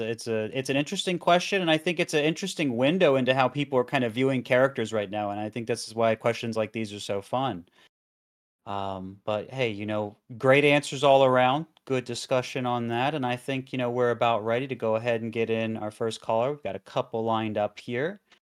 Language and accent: English; the South, United States; I am from the South, yeah.